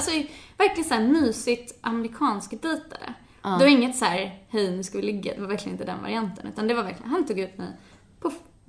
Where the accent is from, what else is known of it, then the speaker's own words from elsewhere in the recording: Sweden; speciellt som svensk, så tänker man nog ganska mycket så här